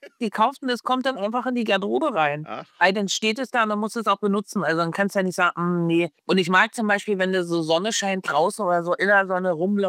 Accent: Luckenwalde, Brandenburg, Germany; born there; now in Berlin, Germany; Ja, also jetzt in Berlin lebend, aber gebürtig aus Luckenwalde. Und auch da sind natürlich noch die Wurzeln in der Kleingartenkolonie Heidekrug.

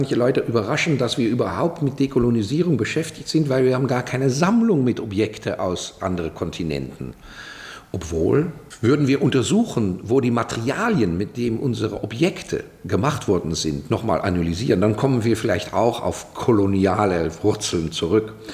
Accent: Amsterdam, North Holland, Netherlands; now in Germany; In Amsterdam, wo ich herkomme, war das kurz vor, dass es hier losging, schon der Fall.

